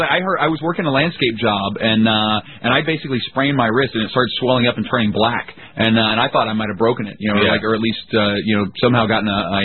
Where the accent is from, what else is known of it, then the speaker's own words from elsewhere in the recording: West Virginia, United States; we took a fundamentalist Christian from my home state of West Virginia